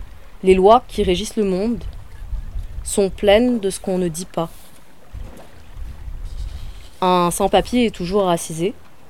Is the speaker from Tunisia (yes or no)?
yes; Tunisia; En France aussi, tout le monde remarque que je suis arabe, mais trouve ça fou que j'ai grandi en Tunisie.